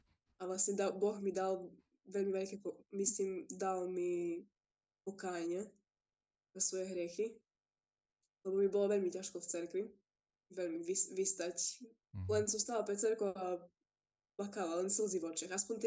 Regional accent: Bardejov, Prešov Region, Slovakia; Vyrastala som v Bardejove, áno.

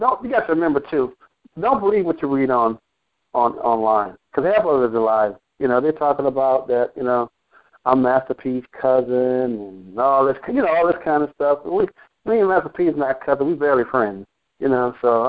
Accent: Texas, United States; What high school you went to, or what area you're from, you know?

